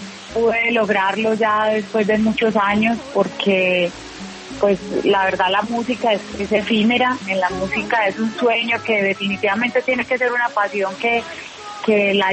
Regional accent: Apartadó, Antioquia, Colombia; also born or lived in Abejorral / Palmira / Medellín; yo soy de Apartadó. Mi mamá es de Abejorral, mi papá es de Barbosa, y como que cuando éramos niños, niñas, sí, fui, tuve una familia como que nómada. Entonces viví en Abejorral

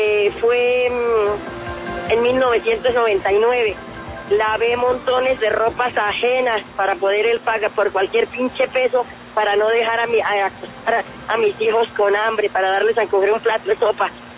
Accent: Boyacá, Colombia; now in Bogotá, Colombia; Pues desde que me vine de Boyacá, acá en Bogotá.

